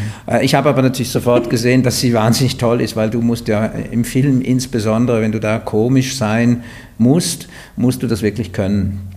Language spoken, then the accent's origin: German; Vienna, Austria; born there; also born or lived in Switzerland; Und ich bin, wie gesagt, in Wien geboren.